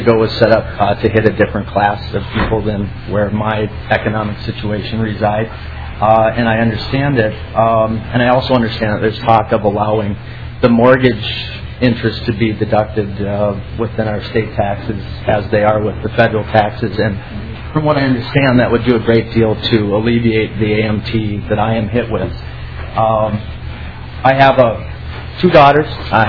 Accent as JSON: {"language": "English", "town": "Prior Lake", "region": "Minnesota", "country": "United States", "said": "I'm from Prior Lake, Minnesota."}